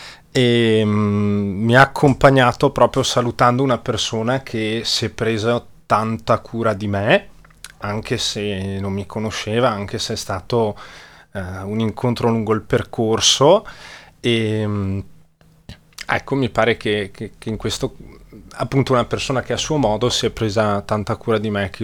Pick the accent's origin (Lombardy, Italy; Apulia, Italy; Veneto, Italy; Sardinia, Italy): Veneto, Italy; Caviola; Io sono di Caviola